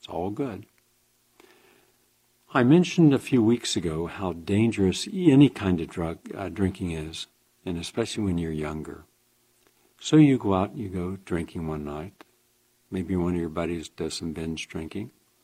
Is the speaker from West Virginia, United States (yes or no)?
yes; West Virginia, United States; had they gone down to my home state, West Virginia